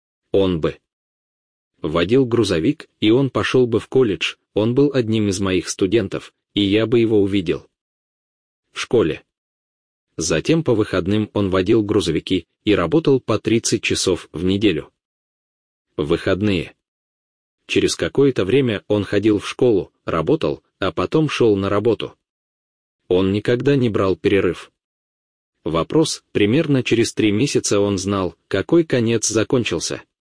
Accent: New York, United States; Russian is a second language; Я вырос в Нью-Йорке, а в Нью-Йорке есть выбоины

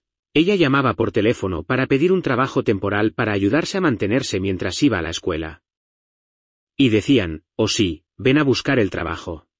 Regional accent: United States; Sabes, soy estadounidense. Hablamos, según el estándar británico, un inglés algo corrupto.

